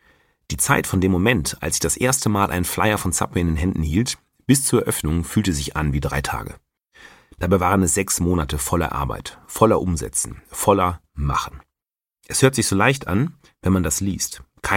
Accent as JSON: {"language": "German", "town": "Rhede", "region": "North Rhine-Westphalia", "country": "Germany", "tie": "born or raised there", "said": "Rede ist meine Heimatstadt. Und damals als 15-jähriger Münsterland"}